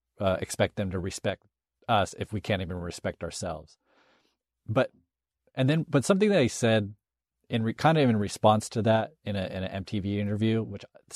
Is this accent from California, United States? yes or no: yes; Compton, California, United States; Because I'm from Compton. I lived what you guys are fighting for.